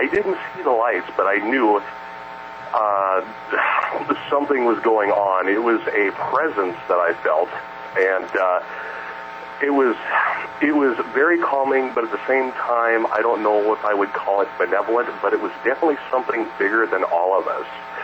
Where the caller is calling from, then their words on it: Wisconsin, United States; from Wisconsin.